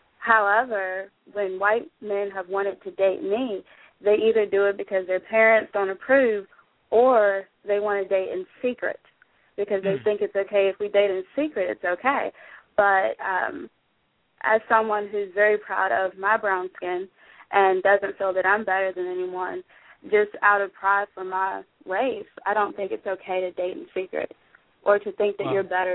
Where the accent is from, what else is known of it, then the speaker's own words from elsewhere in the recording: Virginia, United States; I'm from Virginia